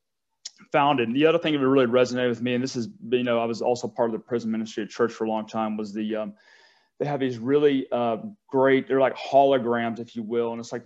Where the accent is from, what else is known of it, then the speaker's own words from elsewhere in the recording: West Cobb County, Georgia, United States; now in Atlanta, United States; I grew up in West Cobb County, very few. It's like middle class and lower middle class schools. So predominantly like a pretty white area. You know, now I've lived down in Atlanta for a while.